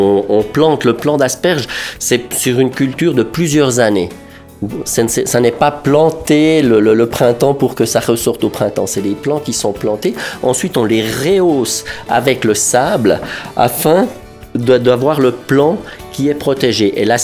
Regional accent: Switzerland; la vallée du Rhône, chez nous en Suisse.

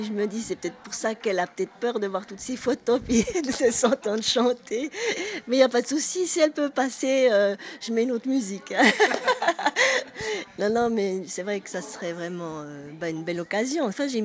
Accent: Switzerland; d'avoir fait venir une artiste comme ça chez nous en Suisse

